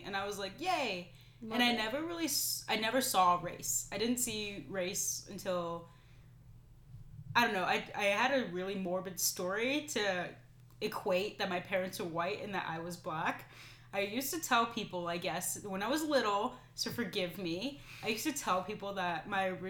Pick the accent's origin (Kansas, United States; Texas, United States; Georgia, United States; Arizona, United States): Arizona, United States; Tucson; Because I'm not from Africa. I'm from Tucson, Arizona. Why are we doing Kwanzaa?